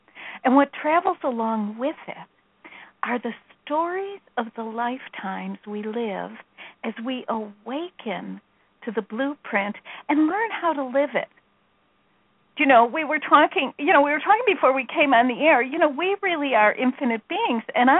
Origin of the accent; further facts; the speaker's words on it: Midwest, United States; I'm from the Midwest. What do I know from Sanskrit? Nothing.